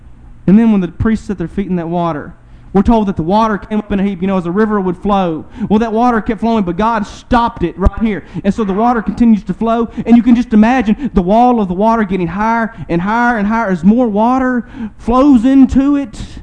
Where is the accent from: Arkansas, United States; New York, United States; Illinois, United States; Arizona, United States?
Arkansas, United States; Bradley; I grew up in Bradley, Arkansas, a very rural part of the world, much like Saratoga.